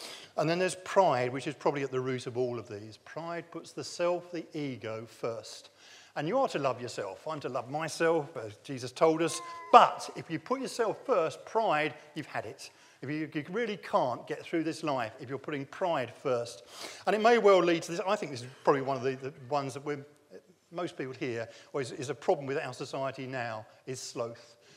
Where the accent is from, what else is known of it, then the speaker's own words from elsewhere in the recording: United Kingdom; I very rarely do because I'm British and, you know, I keep it all in.